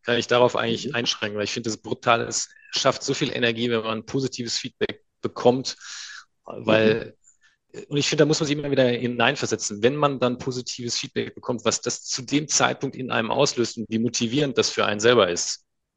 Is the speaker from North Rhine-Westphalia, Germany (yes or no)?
yes; North Rhine-Westphalia, Germany; now in Munich, Germany; Ich komme ja eigentlich auch nicht aus München. Ich komme ja eigentlich aus dem Sauerland, wo man zum Lachen in den Keller geht.